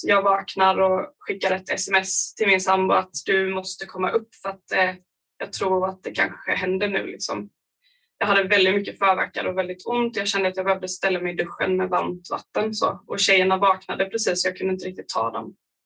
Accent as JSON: {"language": "Swedish", "town": "Nässjö", "region": "Jönköping County", "country": "Sweden", "tie": "born or raised there", "said": "vi har bott i Jönköping i många år, jag och min sambo. Och vi köpte ett hus i Nässjö, där jag är uppvuxen. Och det ligger ungefär 30 minuter från Jönköping."}